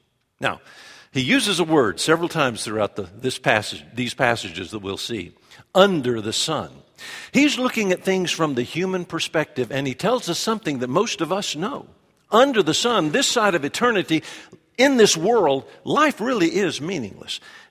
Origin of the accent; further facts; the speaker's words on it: Pasadena, California, United States; I was born very near there. I grew up in Pasadena